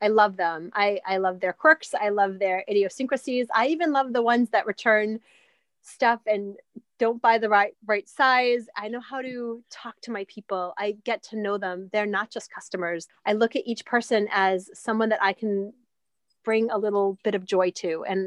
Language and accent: English; Horseneck Beach, Massachusetts, United States; I've born and raised on Horseneck Beach. Like, Cape Cod is my heart.